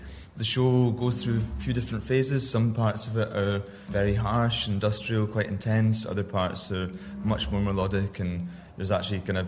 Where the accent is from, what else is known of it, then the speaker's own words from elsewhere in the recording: Glasgow, Scotland, United Kingdom; I'm from Glasgow